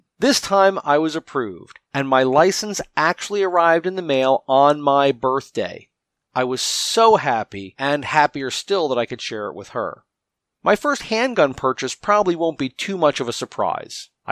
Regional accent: Manhattan, New York, United States; As I've mentioned, I grew up in Manhattan, where legally owned firearms are pretty scarce.

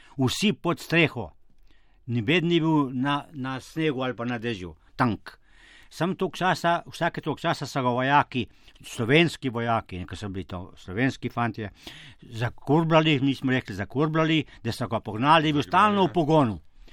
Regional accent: Volča, Upper Carniola, Slovenia; Tako smo tudi otroci se naučili, smo rekli, sem z doma z Volče.

